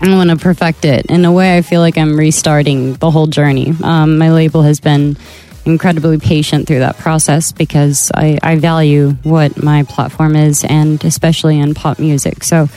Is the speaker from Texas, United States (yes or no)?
yes; Texas, United States; Family, yes. My family, I'm from Texas. That's just what we do.